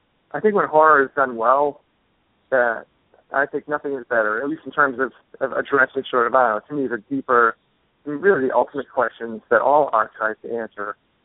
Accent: Beverly, Massachusetts, United States; now in Stoughton, United States; I was just going to say, I grew up in Beverly, Massachusetts, where the book is set. So I've been sort of a hopeless parochial New Englander for most of my whole life.

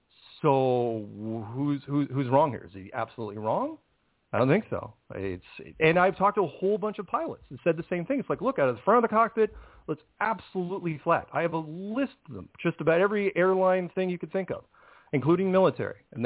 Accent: Seattle, Washington, United States; He's just an actor from Seattle. I should know I'm from Seattle.

